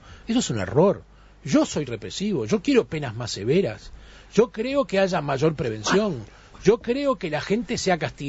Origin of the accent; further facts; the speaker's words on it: Uruguay; Como muchos uruguayos, y no solamente yo, queremos que haya un Estado garantista.